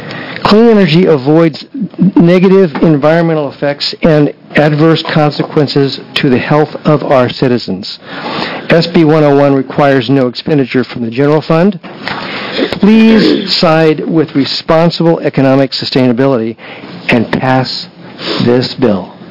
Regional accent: Hood River, Oregon, United States; I come from Hood River

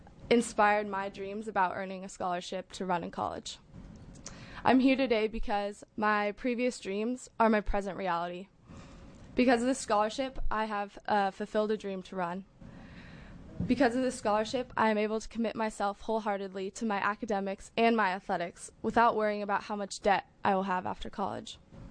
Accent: Tigard, Oregon, United States; I'm a born and raised Oregonian. I grew up in Tigard, and I was passionate about sports since I was really young.

